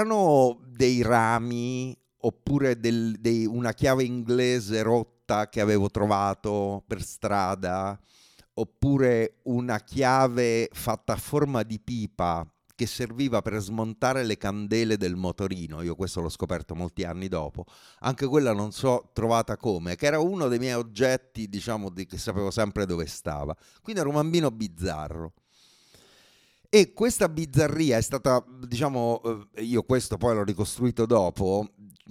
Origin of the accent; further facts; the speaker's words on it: Rome, Lazio, Italy; born there; Io sono nato a Roma